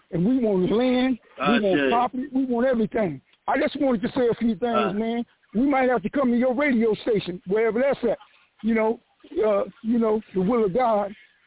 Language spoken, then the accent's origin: English; Los Angeles, California, United States; now in Lancaster, United States; I'm from South Central, but I stay in Lancaster now.